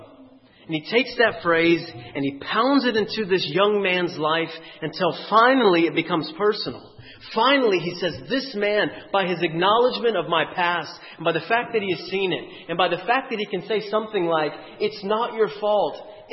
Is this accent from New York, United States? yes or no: no; Dorchester, Massachusetts, United States; I'm from Dorchester, as was mentioned.